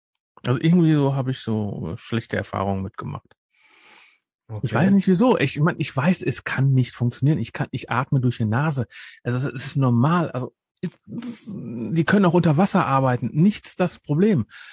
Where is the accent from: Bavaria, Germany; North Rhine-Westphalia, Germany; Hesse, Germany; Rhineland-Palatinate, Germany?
North Rhine-Westphalia, Germany; Bei uns im Ruhrgebiet